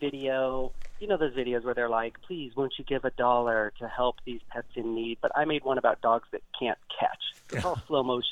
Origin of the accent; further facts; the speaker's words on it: Sigourney, Iowa, United States; And I grew up in Iowa, so you know, there was a lot.